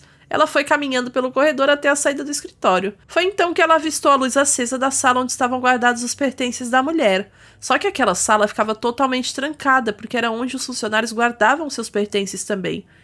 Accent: Brazil; Que eu, como sou brasileira, a primeira coisa que eu pensei foi isso.

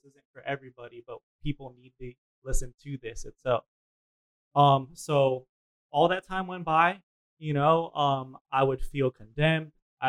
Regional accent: Puerto Rico; I am from Puerto Rico, born and raised

